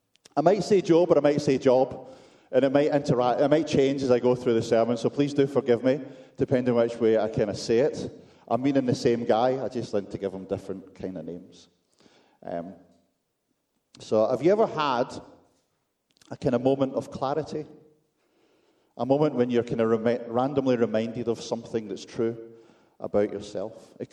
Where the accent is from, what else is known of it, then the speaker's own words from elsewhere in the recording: Glasgow, Scotland, United Kingdom; on a bank holiday weekend when it's sunny in my hometown of Glasgow